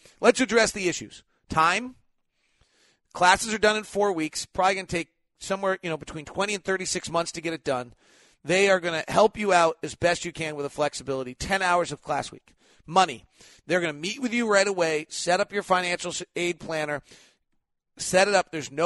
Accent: California, United States; This is like my, this is my childhood. I mean, I'm growing up in the Bay Area. What am I, 14 years old at this point?

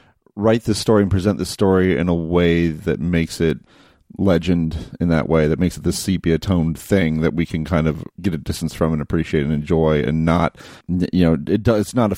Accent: United States; I'm an American male and have seen the film plenty of times

